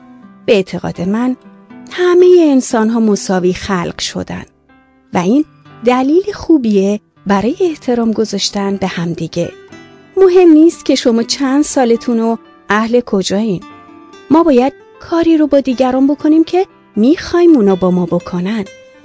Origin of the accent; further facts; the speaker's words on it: Iran; من در ایران بزرگ شدم.